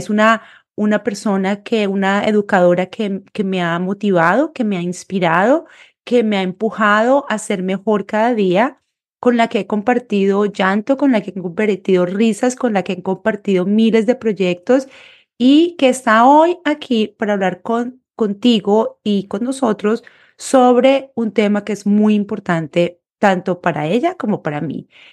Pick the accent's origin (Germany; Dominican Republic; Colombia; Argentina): Colombia; now in United States; soy profesora de español en los Estados Unidos, soy originalmente de Colombia